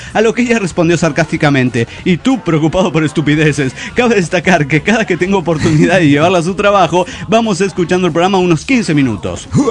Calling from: Ortonville, Michigan, United States; Sí, Ortonville, Michigan, United States.

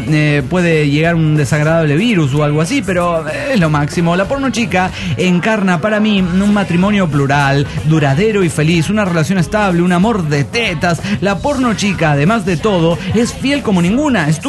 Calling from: Costa Rica; de Costa Rica

